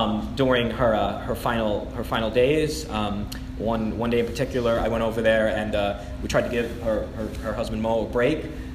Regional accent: Brooklyn, New York, United States; accent: Brooklyn; I'm if you haven't already told from my accent, but I'm not from Marcus, I'm from Brooklyn, New York, and I'm Italian, so we talk with our hands, right?

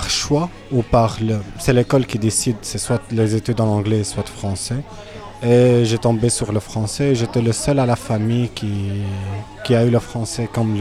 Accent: Syria; French is a second language; moved away as an adult; now in Brussels, Belgium; j'ai 29 ans. J'ai quitté la Syrie depuis 4 ans maintenant, à la fin de mois de septembre, et je me trouvais au début novembre ici à Bruxelles.

